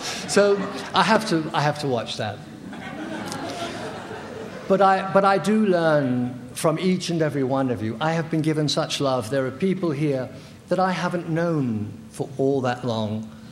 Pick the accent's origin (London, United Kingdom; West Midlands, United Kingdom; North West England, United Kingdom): London, United Kingdom; born there; I was born in London, England, during the Second World War.